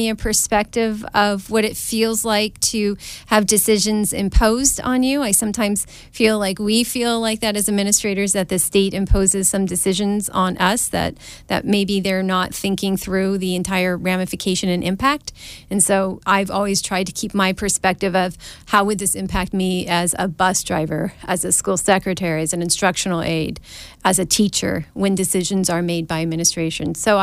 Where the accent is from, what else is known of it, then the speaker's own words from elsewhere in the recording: West Virginia, United States; also born or lived in California; I grew up in West Virginia, born in California, 4 years old, moved back to West Virginia.